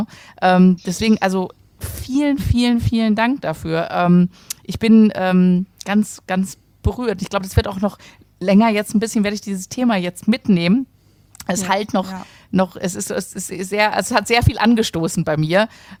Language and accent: German; Berlin, Germany; ich komme auch vom Land, ne? Also deswegen bin ich in Berlin aufgewachsen.